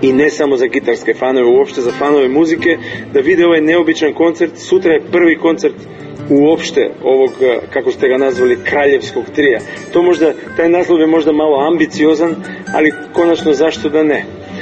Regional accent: North Macedonia; Bosnian is a second language; moved away; ja sam tu iz Makedonije, dolazim sa Balkana

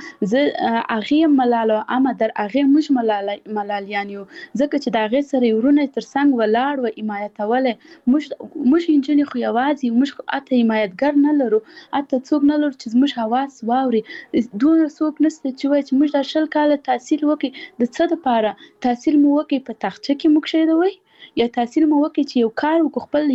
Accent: Paktia, Afghanistan; زه خپل خپل د پکتیا ولایت یم، زه د کلیم

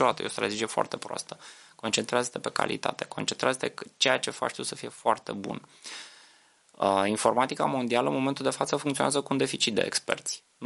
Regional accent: Romania; pentru noi ca români, cred că trebuie, e o țară mișto, ne place, de aia suntem mândri că trăim în România

